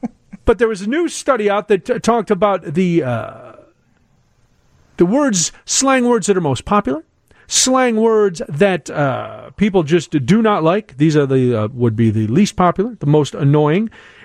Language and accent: English; Chicago, Illinois, United States; And it says, you know, I'm a Chicagoan.